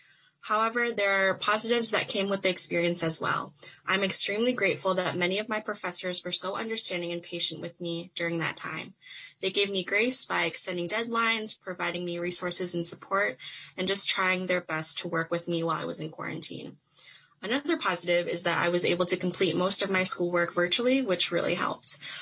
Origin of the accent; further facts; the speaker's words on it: North St. Paul, Minnesota, United States; I'm from North St. Paul, Minnesota. I graduated in 2018 from North Senior High School